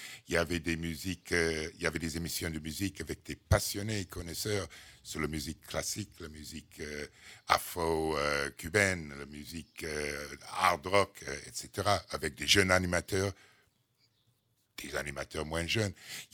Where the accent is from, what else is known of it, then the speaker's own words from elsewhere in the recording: California, United States; Américaine, exactement. Je viens de la Californie.